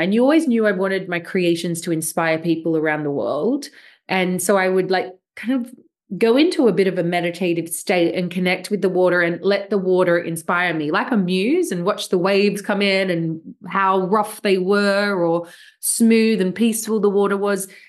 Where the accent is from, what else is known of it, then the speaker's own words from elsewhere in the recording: Australia; I grew up in Australia.